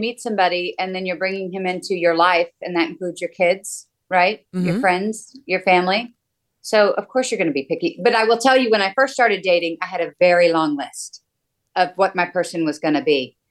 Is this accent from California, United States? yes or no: no; Texas, United States; I live in Connecticut for many years, although I'm from Texas.